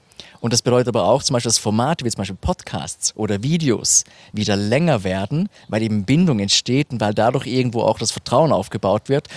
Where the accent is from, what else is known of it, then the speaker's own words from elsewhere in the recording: Thurgau, Switzerland; in meinem Heimatkanton, im schönen Kanton Thurgau